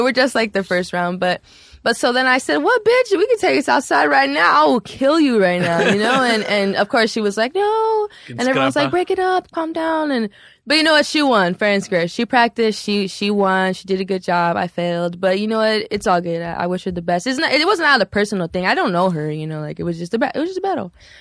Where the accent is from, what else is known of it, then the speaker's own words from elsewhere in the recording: Highland Park, Michigan, United States; I was born and raised in Highland Park.